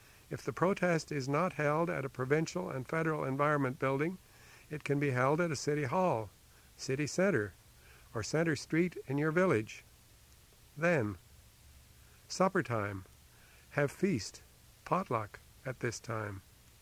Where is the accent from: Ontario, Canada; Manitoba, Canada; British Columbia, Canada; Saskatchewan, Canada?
Ontario, Canada; London; from London, Ontario.